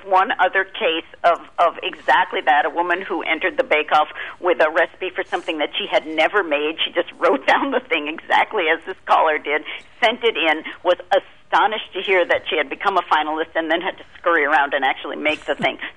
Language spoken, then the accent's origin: English; New York, United States; And just speaking only as a New Yorker, I have to say the idea of an indulgent Scrapple recipe sounds very startling